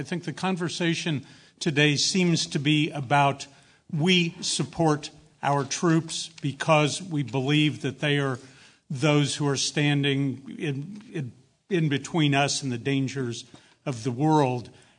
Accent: United States; Well, I'm an American. I want to stay in this country and be part of it

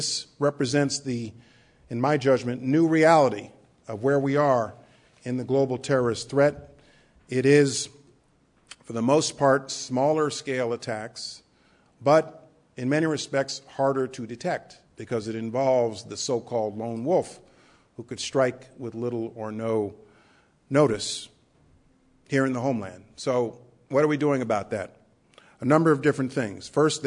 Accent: New York, United States; as a New Yorker who was present in Manhattan on 9/11

